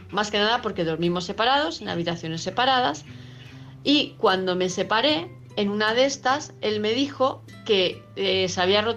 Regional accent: Palma de Mallorca, Balearic Islands, Spain; de Palma de Mallorca

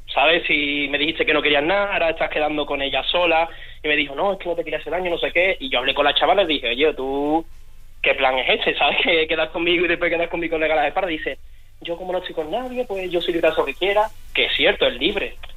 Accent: Seville, Andalusia, Spain; soy de Sevilla.

